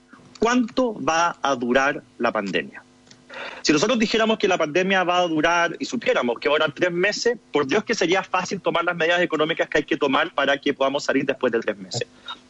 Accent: Chile

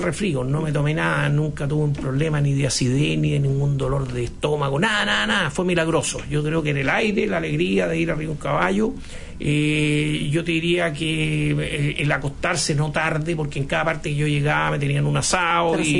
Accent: Chile; Nosotros somos chilenos

